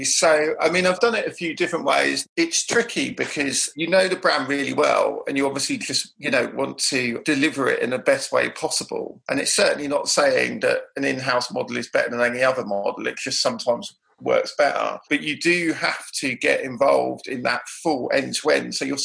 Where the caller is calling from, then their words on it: London, United Kingdom; Kensal Green, so West London.